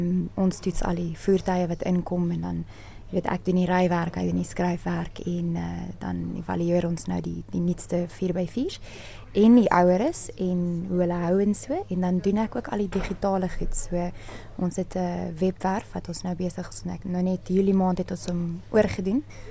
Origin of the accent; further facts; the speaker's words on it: Langstrand, Erongo, Namibia; also born or lived in Johannesburg / Windhoek; So ons is in Johannesburg gebore, allemaal van ons en toe het ons Vintek toe getrek en langsrand tussen die duine toe langsrand nou nog 'n nedersetting dorpie is, 'n bietjie van 'n stretch, maar toe langsrand nog 'n nedersetting was, daar in die duine groot geword, helfte van die jaar.